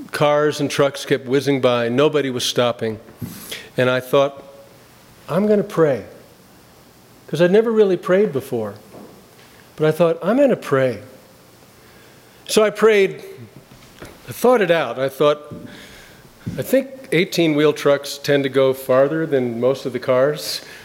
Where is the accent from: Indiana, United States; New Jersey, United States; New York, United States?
New Jersey, United States; Summit; In my hometown in Summit, New Jersey, Calvary Episcopal Church, a big church, and they used to put a ton of live Christmas trees in the front of the church.